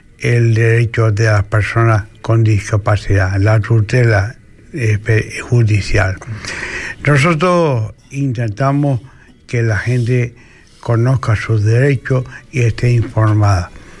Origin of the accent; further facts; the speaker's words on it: Canary Islands, Spain; somos paisanos, somos de la misma tierra, que somos canarios.